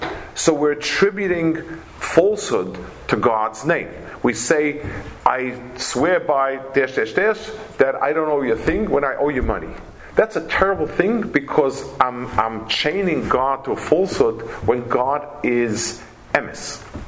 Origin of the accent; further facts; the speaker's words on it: New York, United States; I grew up in Lower East Side.